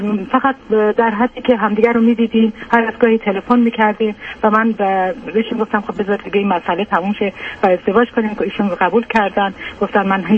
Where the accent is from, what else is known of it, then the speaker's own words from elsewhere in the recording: Iran; now in United States; ما از ایران اومدیم آمریکا